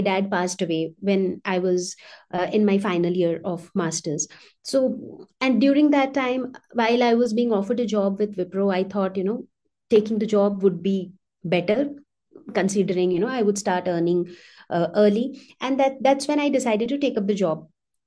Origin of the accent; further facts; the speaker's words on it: Dhanbad, Jharkhand, India; class family, Bengali family. So I was the second girl child to my parents. And I was brought up in Dhanbad, which is in Jharkhand. So since my dad was an engineer who worked with BCCL, so I kind of spent my entire school days in Dhanbad.